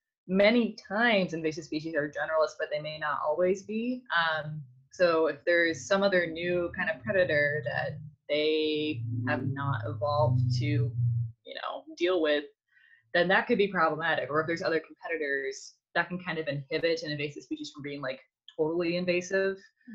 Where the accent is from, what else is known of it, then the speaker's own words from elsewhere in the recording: Idaho, United States; And I grew up in Idaho, so we had lots of open space to go and explore.